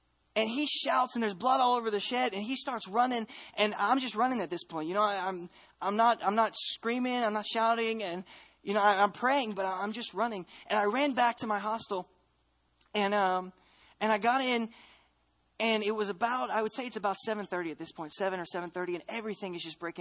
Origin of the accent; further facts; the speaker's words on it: Armenia; I started, you know, I'm an Armenian.